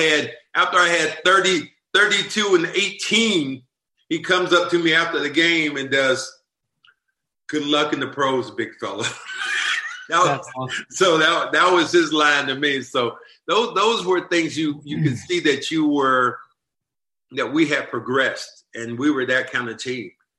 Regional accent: Kinston, North Carolina, United States; I'm from Kinston, damn it.

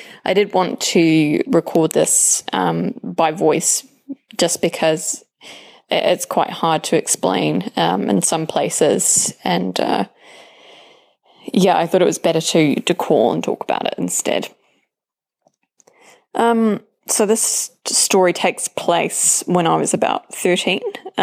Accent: United Kingdom; now in New Zealand

